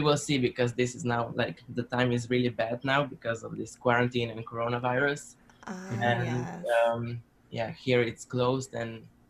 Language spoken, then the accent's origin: English; Slovenia; I come from Slovenia. I'm a 17 years old dancer.